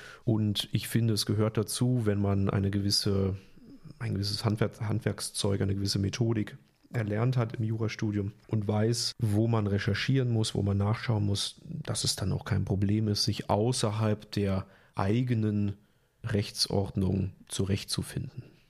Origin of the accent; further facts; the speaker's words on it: Germany; now in France; Also ich bin Deutscher und meine Familie lebt dort. Fühle ich mich jetzt besonders deutsch? Weiß ich nicht. Aber es ist so, dass ich mittlerweile seit 11 Jahren nicht mehr in Deutschland lebe